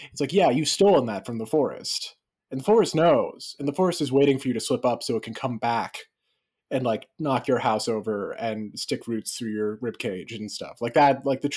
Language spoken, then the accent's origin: English; Maine, United States; just because I grew up in Maine and all his books are in Maine.